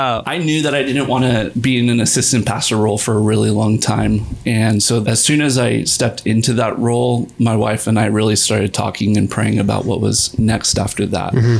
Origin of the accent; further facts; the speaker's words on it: Santa Barbara, California, United States; And so this was different because when I was growing up in Santa Barbara, there was a bumper sticker that was popular. It said, keep LA 100 miles away.